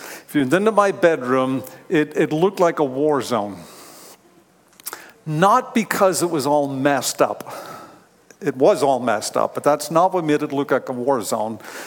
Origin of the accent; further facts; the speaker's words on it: Belfast, Northern Ireland, United Kingdom; now in United States; So I'm from Northern Ireland. I was born in Belfast.